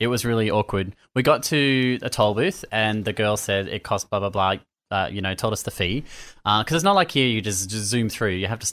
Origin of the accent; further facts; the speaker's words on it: Australia; And we're like, we're Australian. We don't have an IC card. We're paying cash.